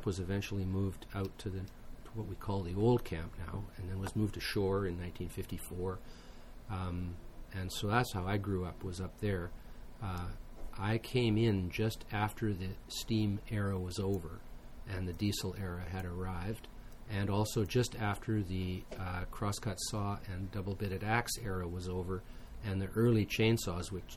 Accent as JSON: {"language": "English", "town": "Winter Harbour", "region": "British Columbia", "country": "Canada", "tie": "born there", "said": "which I was born on floats in Winter Harbour. And when I was born, the float camp was already had been moved in around 1942, was moved up to Awachalta Inlet"}